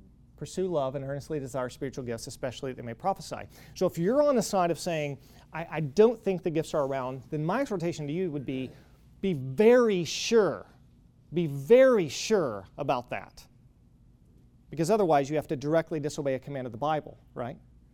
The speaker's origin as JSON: {"language": "English", "region": "Kentucky", "country": "United States", "tie": "born or raised there", "said": "So I grew up in Western Kentucky in a conservative Baptist church where there was a strong Church of Christ presence."}